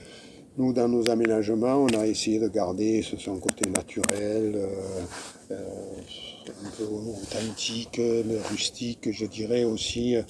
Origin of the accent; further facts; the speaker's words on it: Cernac, Occitanie, France; Oui, je suis natif de Cernac.